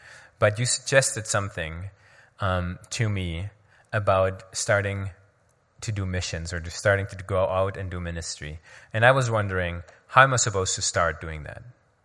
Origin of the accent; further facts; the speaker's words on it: Germany; when I grew up in Germany, we went to elementary school and they taught us about God and Abraham and all of those things.